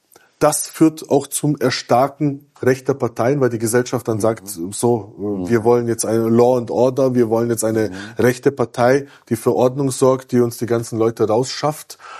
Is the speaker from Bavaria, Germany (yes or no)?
yes; Bavaria, Germany; ich bin zum Beispiel in Bayern aufgewachsen